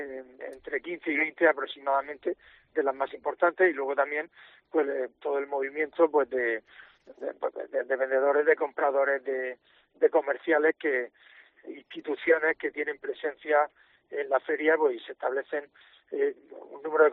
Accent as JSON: {"language": "Spanish", "country": "Spain", "said": "lo único que necesitamos es el agua que nos corresponde como españoles"}